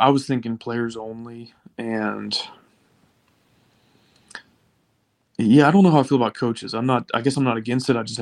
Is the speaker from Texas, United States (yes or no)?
yes; Austin, Texas, United States; growing up in Austin, especially the big red Raider in my life was my youth pastor.